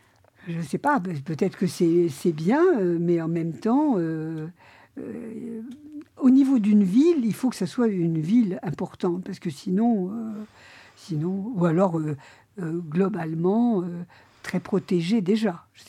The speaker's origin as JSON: {"language": "French", "town": "Le Mans", "region": "Pays de la Loire", "country": "France", "tie": "born or raised there", "said": "j'ai lu un article tout récemment à propos du Mans, qui est ma ville natale"}